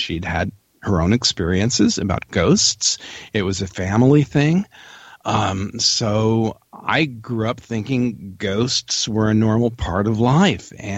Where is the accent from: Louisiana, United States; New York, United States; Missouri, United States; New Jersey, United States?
Missouri, United States; Carrollton; I grew up in the Midwest in a little town in Missouri called Carrollton, Missouri, population of about 5,000.